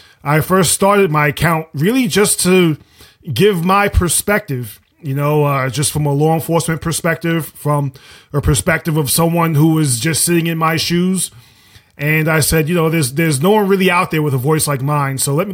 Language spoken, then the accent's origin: English; New York, United States; Well, I'm born and raised in the People's Republic of New York. I remember when it wasn't the People's Republic of New York, so I have fond memories of growing up and playing outside